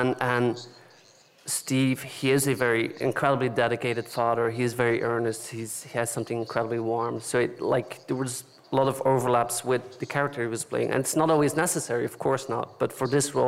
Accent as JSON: {"language": "English", "country": "Belgium", "said": "For me, actually, I come from Belgium."}